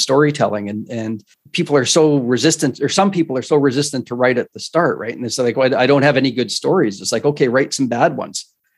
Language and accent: English; Canada; Being Canadian, I missed the details there.